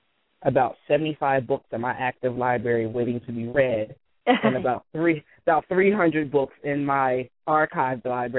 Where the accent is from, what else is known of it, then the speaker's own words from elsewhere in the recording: Philadelphia, Pennsylvania, United States; I grew up in Philadelphia. So I know the streets. I know the landmarks.